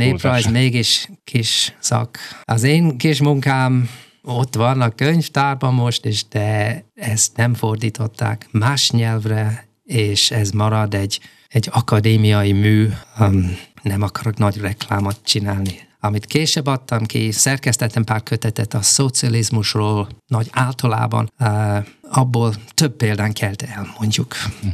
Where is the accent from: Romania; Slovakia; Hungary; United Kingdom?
United Kingdom; Cardiff, Wales; born there; Hungarian is a second language; A fővárosban, Cardiffban, ahol születtem